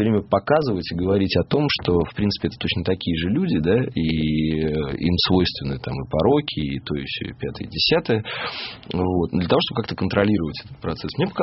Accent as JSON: {"language": "Russian", "country": "Ukraine", "tie": "born there", "said": "Я родился на Украине, у меня очень много друзей на Украине."}